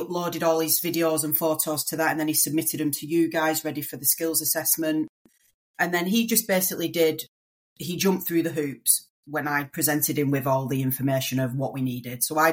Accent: North West England, United Kingdom; Yeah, that's me, a northerner, yeah.

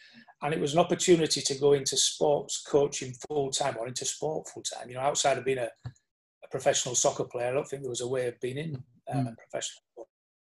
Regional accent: England, United Kingdom; But I seem strange now, being a Northerner, I moving to London and leaving the family was almost like living in another country

